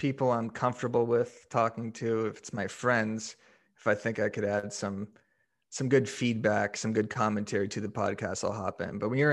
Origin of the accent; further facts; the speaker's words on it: Arizona, United States; now in Los Angeles, United States; Yeah, I'm from Arizona. So if it's below 80 degrees, I'm freezing my ass off.